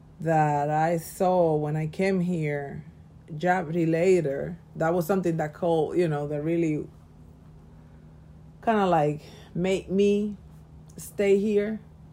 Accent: Dominican Republic; now in New York, United States; And then here in Washington Heights, I saw so many people from my town.

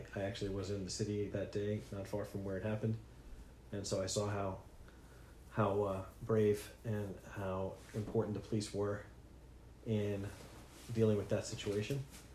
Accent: Teaneck, New Jersey, United States; born there; also born or lived in New York; I was born in Teaneck, New Jersey, and I've lived, for the most part, in New York my whole life.

